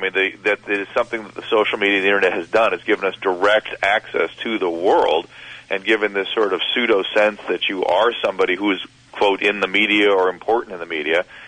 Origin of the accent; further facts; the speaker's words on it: Scotland, United Kingdom; I'm Scottish, it's crap.